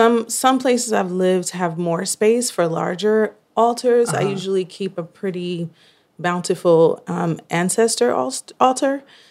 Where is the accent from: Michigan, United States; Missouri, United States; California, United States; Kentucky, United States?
Michigan, United States; Detroit; now in Boston, United States; I'm from Detroit, Michigan. I'm a Brooklyn transplant right into Boston.